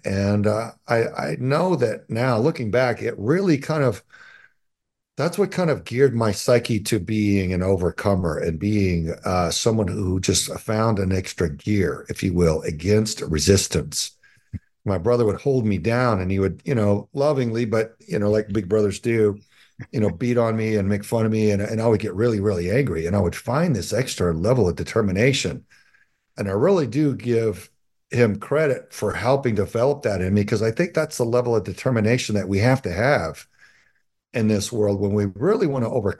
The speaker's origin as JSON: {"language": "English", "region": "Texas", "country": "United States", "tie": "born or raised there", "said": "I was raised in Southern Texas by a strong pastor, a man of God, and a woman of the same."}